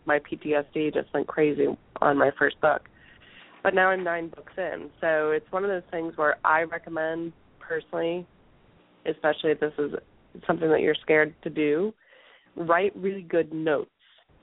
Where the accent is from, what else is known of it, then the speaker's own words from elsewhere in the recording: the South, United States; I grew up in the South, everybody's heard this a million times